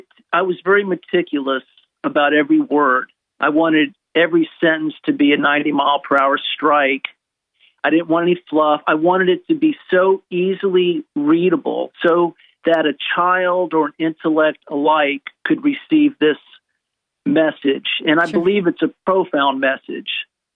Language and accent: English; Orlando, Florida, United States; I grew up in Central Florida, in Orlando, Florida.